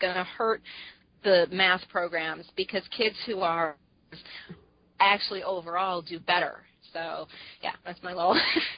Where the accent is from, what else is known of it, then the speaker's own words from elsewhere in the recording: Penfield, New York, United States; I grew up in Penfield, New York, which is on the east side of Rochester